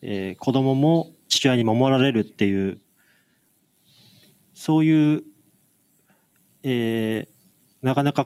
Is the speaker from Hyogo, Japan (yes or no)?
no; Akita, Japan; ある秋田県は僕が生まれ育った、まあ、県なんですけれども